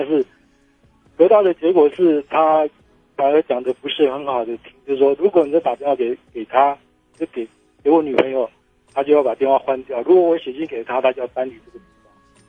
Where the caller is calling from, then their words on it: Keelung, Taiwan; 我是基隆的